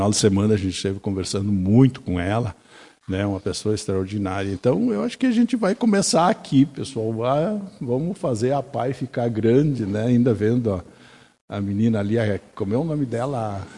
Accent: Nicolau Vergueiro, Rio Grande do Sul, Brazil; born there; Eu nasci em Nicolau Vergueiro, né? Morei em Vila Maria, sou mariense também, sou conterrâneo da Camila, e marauense, né? Então eu tenho três municípios aí que a gente sempre conviveu

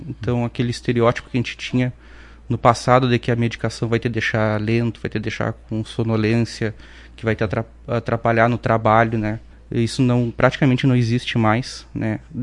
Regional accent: São Gabriel, Rio Grande do Sul, Brazil; born there; Eu nasci em São Gabriel. Eu conheço a região aqui desde quando eu vim fazer faculdade ali por 2012, quando eu me mudei para Passo Fundo e fiz minha graduação ali.

